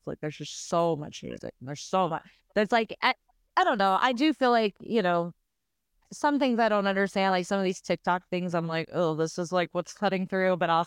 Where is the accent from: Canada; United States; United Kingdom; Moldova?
United States; Louisiana; my roots, I'm from Louisiana, you know, I'm always been like a very soulful singer.